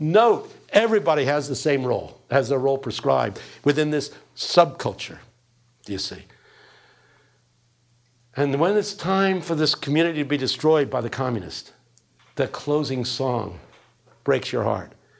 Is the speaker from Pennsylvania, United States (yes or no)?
yes; Philadelphia, Pennsylvania, United States; But I lived my whole life within one neck of the woods. Please understand, I grew up in West Philadelphia.